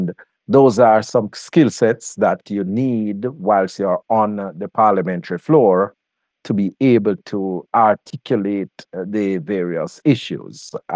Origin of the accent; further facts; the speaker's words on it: Baileysville, Jamaica; born there; I was born in Jamaica in a rural community called Baileysville some 55 years ago.